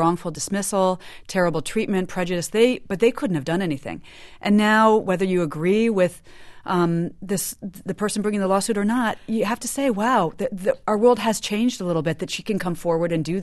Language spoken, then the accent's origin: English; Washington, District of Columbia, United States; I grew up here in Washington, D.C., in the 60s and 70s.